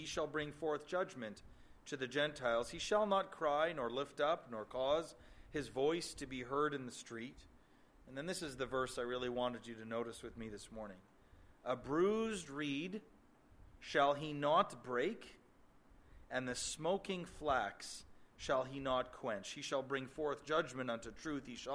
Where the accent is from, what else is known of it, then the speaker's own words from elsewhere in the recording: Canada; now in United States; I guess I'm somewhere in the middle because we're Canadian citizens, but now we live in the U.S.